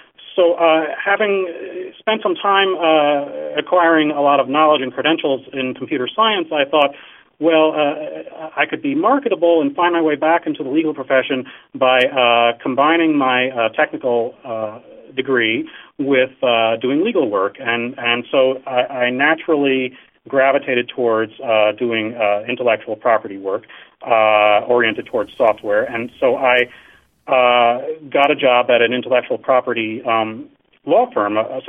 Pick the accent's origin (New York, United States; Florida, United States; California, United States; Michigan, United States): New York, United States; also born or lived in Chicago / Seattle; spent some time in Chicago, and then I moved to Seattle, and I thought, well, I need to get back to my hometown, which was New York.